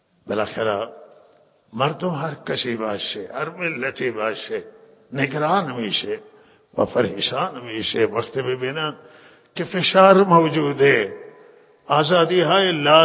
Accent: Iran; همه ما شهروند ایرانی هستیم،

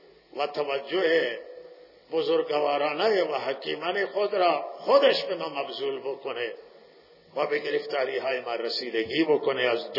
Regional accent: Iran; و این حق هر ایرانیه و ما ایرانی هستیم.

